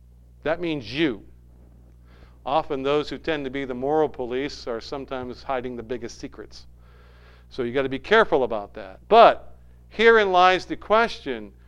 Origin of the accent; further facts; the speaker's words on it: Manchester, North West England, United Kingdom; I remember as a young boy growing up in Manchester